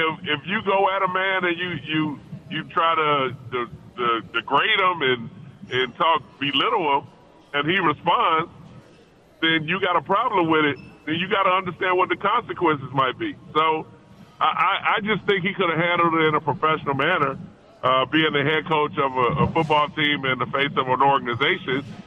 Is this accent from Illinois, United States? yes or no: yes; Chicago, Illinois, United States; I grew up in Chicago, and I watched the Bears play